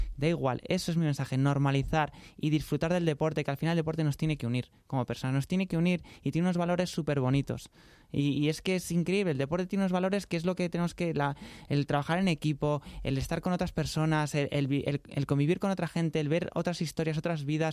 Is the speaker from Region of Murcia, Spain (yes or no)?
no; Pozuelo de Alarcón, Community of Madrid, Spain; born there; Yo nací en Pozuelo Alarcón, ¿no? En Pozuelo Alarcón ya sabemos que es una ciudad, pues bueno, la gente es mucho más de derechas, mucho más cerrada, conservadora